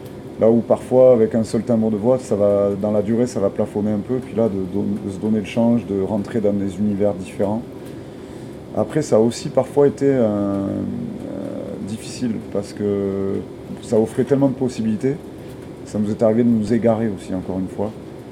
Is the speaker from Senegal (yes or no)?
no; south of France, France; Peut-être parce qu'on vient du Sud.